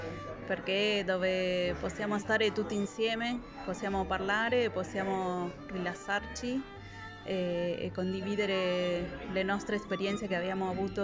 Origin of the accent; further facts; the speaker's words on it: Argentina; ho 43 anni, vengo dall'Argentina.